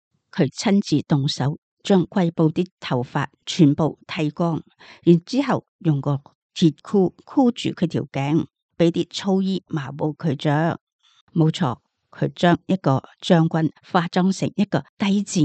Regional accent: Guangdong, China; 又好像我们广东人讲的牙齿当金使

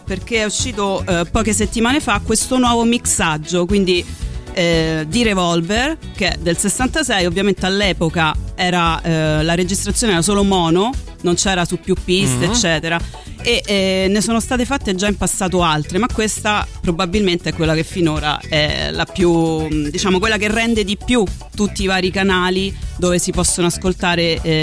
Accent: Rome, Lazio, Italy; io ho 35 anni, sono di Roma, vi ascolto praticamente da sempre, perché essendo nata nell'87

